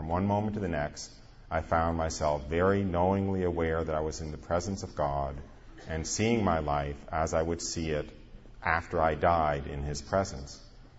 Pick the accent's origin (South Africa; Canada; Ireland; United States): United States; New York; I grew up outside of New York. I was religiously Jewish.